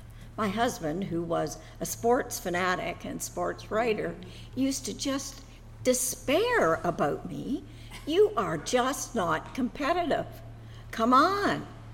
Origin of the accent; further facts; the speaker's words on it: Owen Sound, Ontario, Canada; Now, where I grew up in Owen Sound, two high schools, West Hill, yay, and the OSCVI, boo.